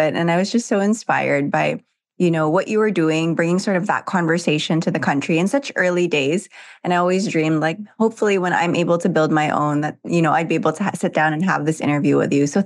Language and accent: English; Philippines; So I grew up in the Philippines, contrary to the accent.